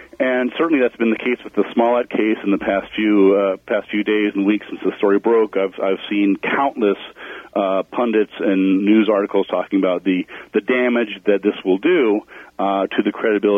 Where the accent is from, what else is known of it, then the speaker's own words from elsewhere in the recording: New Mexico, United States; ended up here in New Mexico, in my hometown, actually.